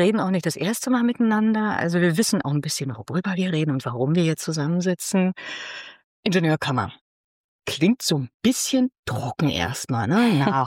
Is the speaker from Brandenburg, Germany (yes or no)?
yes; Potsdam, Brandenburg, Germany; ich fahre in meine Heimatstadt, wo ich aufgewachsen bin, nach Potsdam.